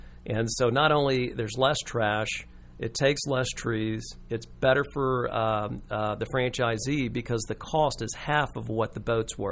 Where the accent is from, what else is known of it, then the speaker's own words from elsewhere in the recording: Houston, Texas, United States; and also the Houston market because I grew up in Houston.